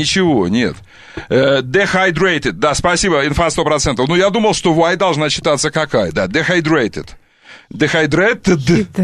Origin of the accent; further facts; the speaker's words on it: Omsk, Omsk Oblast, Russia; Я из Омска, она из Омска, она то Сиденко, то Сидоренко